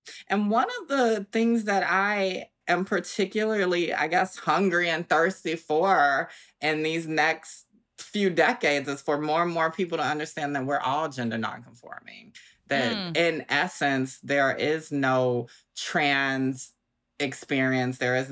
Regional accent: Augusta, Georgia, United States; now in Brooklyn, United States; And so I'm from Augusta, Georgia, like you said, Southern girl, and I live in Brooklyn now, so I call myself a Georgia peach in the Big Apple.

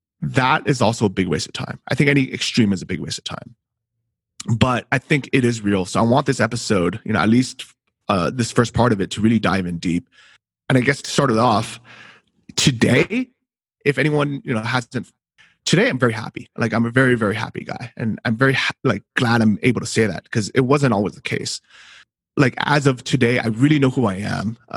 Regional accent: San Francisco, California, United States; I grew up in San Francisco, and even though half of my school was Asian, they're all from Hong Kong. So they all spoke Cantonese. And even though I was technically Chinese, I didn't speak the same language as them.

